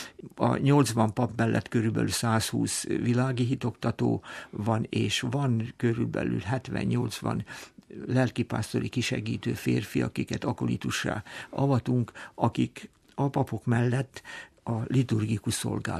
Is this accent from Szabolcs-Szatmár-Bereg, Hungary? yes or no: yes; Kálmánháza, Szabolcs-Szatmár-Bereg, Hungary; also born or lived in Upper Hungary, Slovakia; és így kerültünk Nyíregyháza mellé Szabolcs megyébe, Kálmánházára. Egy gyerekkoromat ott töltöttem, tehát születésileg fölvidéki vagyok, de Szabolcsban nőttem föl.